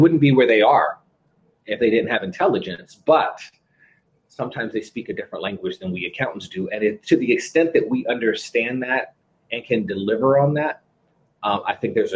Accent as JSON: {"language": "English", "region": "Maryland", "country": "United States", "tie": "born or raised there", "also_born_or_lived": "Washington, D.C.", "lives_now": "Florida, United States", "said": "I'm originally from the Maryland, D.C. area. Based in Florida now, but grew up definitely in the D.C., Maryland, part or neck of the woods. Went to the University of Maryland at College Park."}